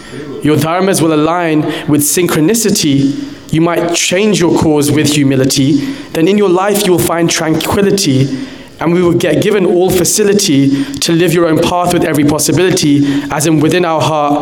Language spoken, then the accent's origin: English; London, United Kingdom; I'm also from London.